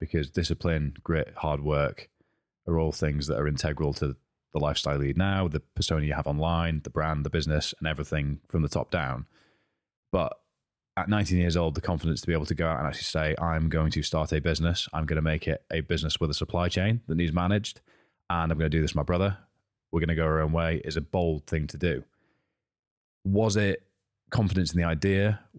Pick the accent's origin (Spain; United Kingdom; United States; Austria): United Kingdom; Edinburgh, Scotland; So I grew up in Edinburgh. I love it here. I've spent some time away. I'm back. And I'm back for reasons that are close to me.